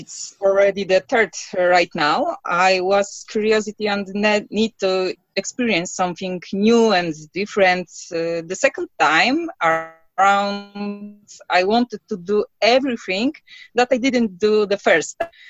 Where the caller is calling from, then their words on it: Svalbard, Svalbard & Jan Mayen; At the end of the world, we are calling from Polish Polar Station on Spitsbergen.